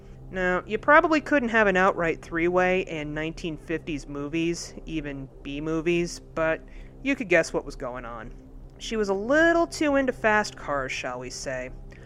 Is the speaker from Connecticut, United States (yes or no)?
yes; Connecticut, United States; also born or lived in New Haven; I grew up in Connecticut and lived in New Haven for several years.